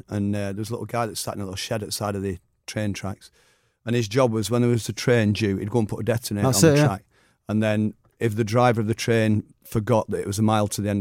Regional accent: Oldham, North West England, United Kingdom; I grew up in Oldham.

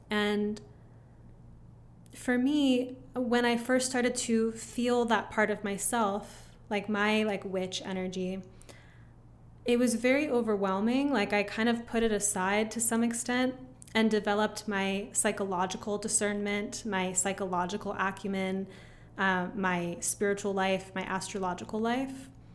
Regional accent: California, United States; growing up near Hollywood, like growing up near

